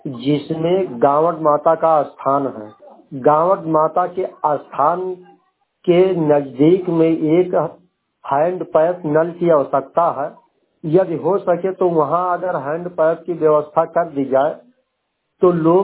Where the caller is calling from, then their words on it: Bahraich, Uttar Pradesh, India; मगन गांव पूरे सूर्यमन पोस्ट रामनगर सिमरा थाना नवाबगंज तहसील नानपारा जनपद बहराइच।